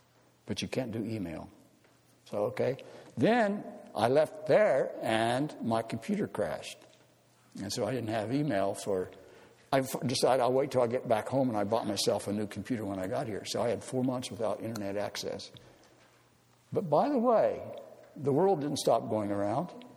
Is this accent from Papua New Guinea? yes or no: yes; Papua New Guinea; also born or lived in United States; Well, I am Papua New Guinea and American, because I'm more Papua New Guinean than I'm American.